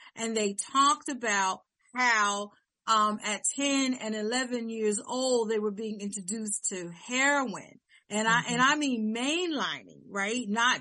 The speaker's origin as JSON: {"language": "English", "region": "New Jersey", "country": "United States", "tie": "born or raised there", "said": "when I was doing my internship in New Jersey, yay, my home state, and I was doing my internship there in Newark, New Jersey"}